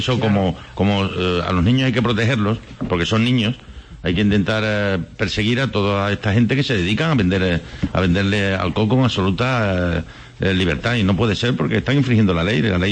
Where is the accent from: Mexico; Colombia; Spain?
Spain; ojalá que seamos capaces como españolas y españoles de permitir que la ciudadanía que quiera pueda vivir en su país